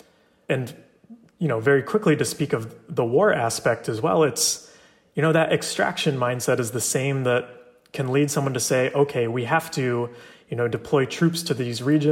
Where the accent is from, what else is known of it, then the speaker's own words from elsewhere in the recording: Rochester, New York, United States; now in Somerville, United States; I'm from Rochester, New York, living in Somerville, now a student at Tufts, and organizing with the Sunrise Movement.